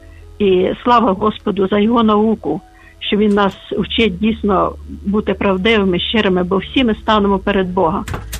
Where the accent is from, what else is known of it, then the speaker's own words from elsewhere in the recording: Lviv, Lviv Oblast, Ukraine; я зі Львова.